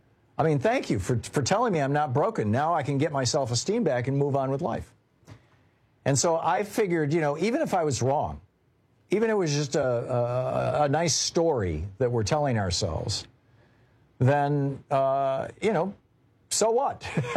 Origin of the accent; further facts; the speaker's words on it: Michigan, United States; I grew up in Michigan, and Michigan, they grow a lot of cherries in Michigan. Cherries and apples everywhere.